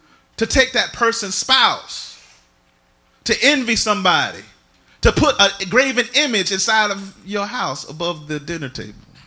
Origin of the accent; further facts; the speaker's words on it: Jacksonville, Florida, United States; That's where I'm from. I'm from Jacksonville, Florida. I'll give you the Duval County remix.